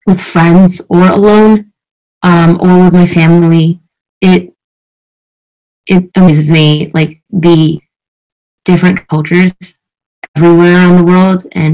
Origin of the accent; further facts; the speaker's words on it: Shanghai, China; also born or lived in Paris, France; Yeah, I was born in Paris. It's where my parents met. It's where they got married. I lived there for a lot of my early childhood. And I moved back to China for my dad's job. And I've been living here in Shanghai for most of my life.